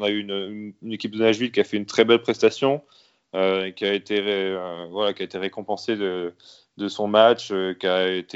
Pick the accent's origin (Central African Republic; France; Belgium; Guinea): France; Je pense, en tant que Français